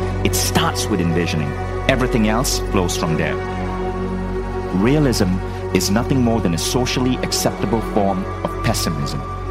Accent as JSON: {"language": "English", "country": "India", "said": "It's because I'm an Indian male. And if you're an Indian immigrant, you learn very early in your family that your parents value education."}